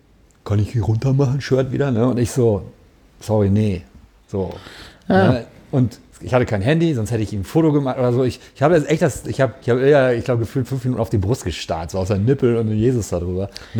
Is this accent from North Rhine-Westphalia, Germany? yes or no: yes; Gelsenkirchen, North Rhine-Westphalia, Germany; Und ich komme aus Gelsenkirchen, aus dem Ruhrpott, so